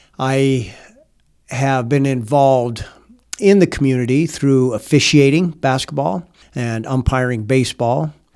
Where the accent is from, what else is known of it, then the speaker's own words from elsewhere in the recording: Dayton, Wyoming, United States; Well, I was born and raised in Dayton, Wyoming. I have raised my four children there.